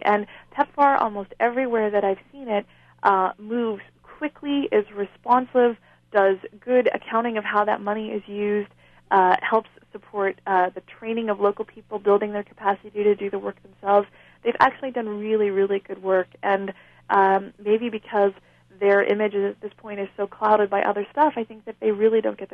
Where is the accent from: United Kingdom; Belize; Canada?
Canada; I'm Canadian, so we don't spend a lot of time saying nice things